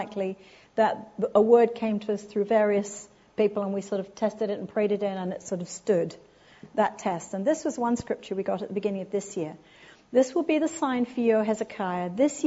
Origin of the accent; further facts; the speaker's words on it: United Kingdom; now in United States; I was living in America. I do live in America, sorry, but I'm very British. Do I still sound British?